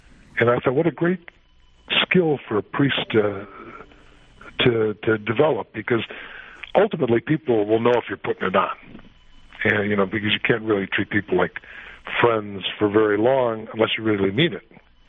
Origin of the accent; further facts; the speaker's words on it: Detroit, Michigan, United States; I said, okay, you know, I'll try not to be stupid, but I'm from Detroit.